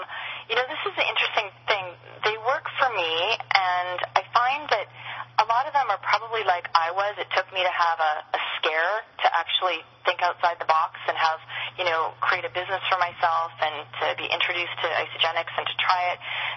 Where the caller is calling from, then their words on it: Scottsdale, Arizona, United States; I'm calling you from Scottsdale, Arizona, where it's sunny and hot, and I'm sitting here on a deck